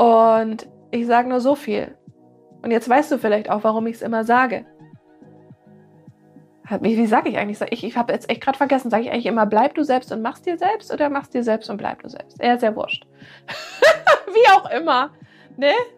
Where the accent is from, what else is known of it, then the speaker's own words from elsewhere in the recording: Bavaria, Germany; Ich bin ja aus Bayern.